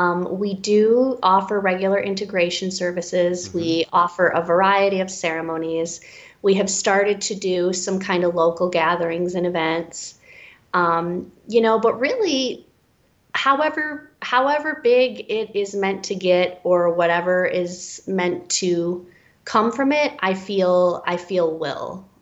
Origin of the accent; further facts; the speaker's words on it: Detroit, Michigan, United States; now in Milwaukee, United States; So I grew up in Detroit, and I lived in the Detroit area, and I moved 400 miles away. I am in Milwaukee, Wisconsin now.